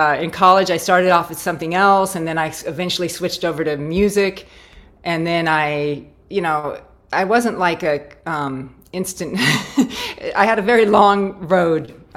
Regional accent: Boulder, Colorado, United States; I grew up in Boulder, Colorado.

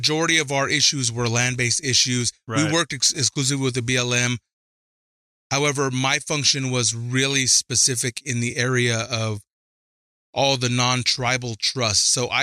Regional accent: Reno, Nevada, United States; I was born in Reno, Nevada, January 3rd, 1980. Mm-hmm. I was born here in the city.

